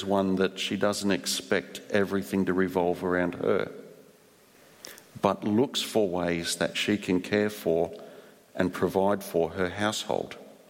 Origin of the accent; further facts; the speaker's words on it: Darwin, Northern Territory, Australia; I grew up in Darwin.